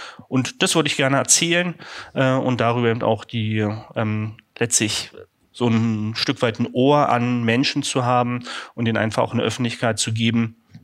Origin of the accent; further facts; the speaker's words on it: Berlin, Germany; ich bin gebürtiger Berliner, war so schon immer hier.